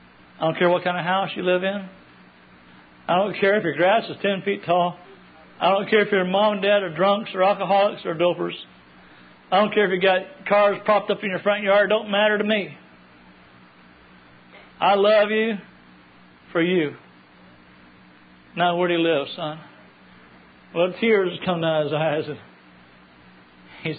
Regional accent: Texas, United States; I'm a Texan, so I fall in that category too.

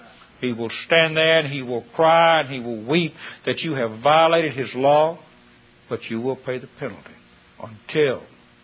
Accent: the South, United States; I was raised in the South on a cotton farm.

